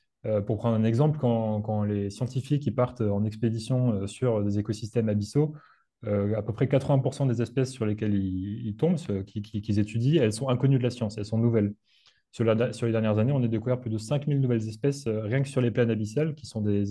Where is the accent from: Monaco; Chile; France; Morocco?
France; Occitanie; moi, j'ai grandi dans le Lot, qui est un département en plein dans la campagne française, très très loin de l'océan.